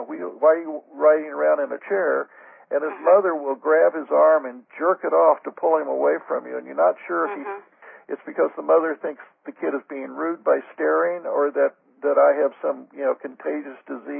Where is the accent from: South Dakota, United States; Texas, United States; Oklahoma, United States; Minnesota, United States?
Oklahoma, United States; I grew up in Oklahoma in the 50s